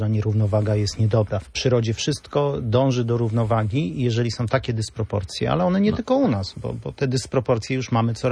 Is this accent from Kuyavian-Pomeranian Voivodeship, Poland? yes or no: yes; Kuyavian-Pomeranian Voivodeship, Poland; moved away as an adult; 22 lata temu przyjechałem na wybrzeże z Kujawsko-Pomorskiego właśnie za pracą. Dzisiaj już tutaj zapuściłem korzenie i pewnie tak to pozostanie.